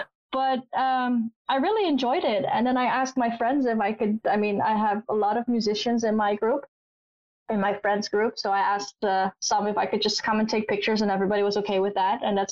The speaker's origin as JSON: {"language": "English", "country": "Netherlands", "second_language": "English", "said": "I'm from the Netherlands. We also call it Holland for people that don't know the Netherlands."}